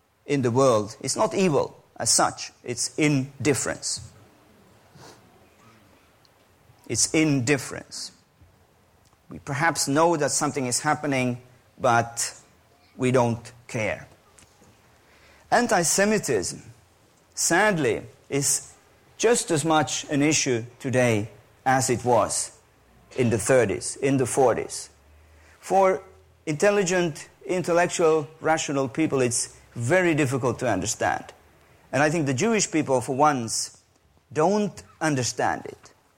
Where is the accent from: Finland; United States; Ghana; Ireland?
Finland; it's an issue for me as a Finn